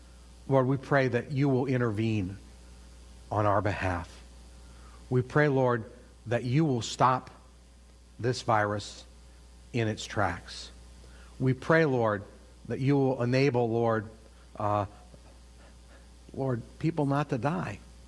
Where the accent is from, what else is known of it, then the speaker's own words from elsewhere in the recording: Massachusetts, United States; When I was growing up in Western Massachusetts, my sister was dating a Marine.